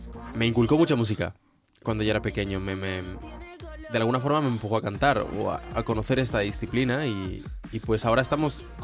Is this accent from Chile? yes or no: no; Uruguay; also born or lived in Spain; antes era o soy uruguayo o soy español y ahora soy ambas, yo creo.